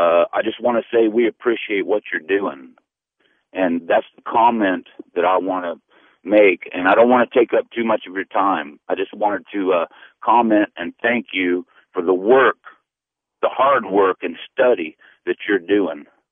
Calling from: Ventura, California, United States; I'm in Ventura

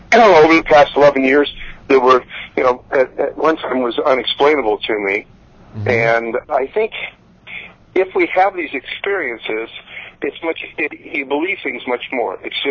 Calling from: California, United States; I'm calling from California.

